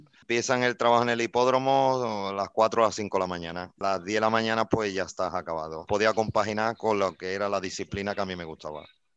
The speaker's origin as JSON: {"language": "Spanish", "town": "Dos Hermanas", "region": "Andalusia", "country": "Spain", "said": "me fui al hipódromo de mi pueblo, de Dos Hermanas."}